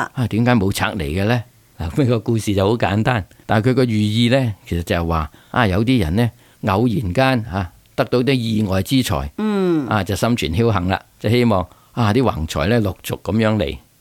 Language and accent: Cantonese; Guangdong, China; 咁我哋廣東人咧，亦都慣用一啲配料